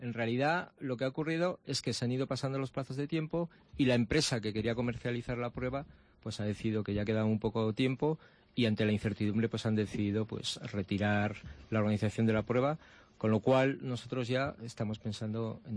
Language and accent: Spanish; Zaragoza, Aragon, Spain; los zaragozanos, yo soy de Zaragoza, pues hemos recuperado el río